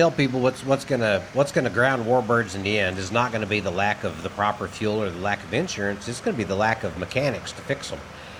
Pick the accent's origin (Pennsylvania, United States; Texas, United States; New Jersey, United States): Texas, United States; Houston; I am from Houston, Texas, or Pearland, south of Houston